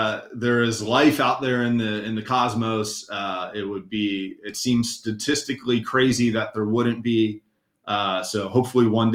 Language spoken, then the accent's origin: English; Virginia, United States; also born or lived in Leonardtown; I was born in Leonardtown, Maryland, St. Mary's County, by the base Pax River. My dad was a Navy civilian at that time. And so I was born there, quickly moved to Virginia.